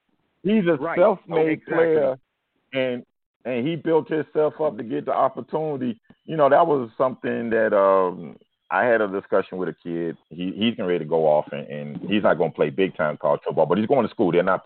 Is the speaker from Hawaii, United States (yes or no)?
no; Miami, Florida, United States; I know Miami used to cheat. I'm from Liberty City.